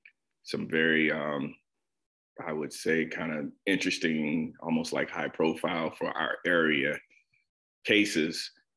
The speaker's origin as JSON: {"language": "English", "town": "Sarasota", "region": "Florida", "country": "United States", "tie": "born there", "also_born_or_lived": "Orlando", "said": "I was born in Sarasota in 1976. I've been in Sarasota for the most part of my life. I only left for college, military service and college education, and I lived in the Orlando area for about 10 years."}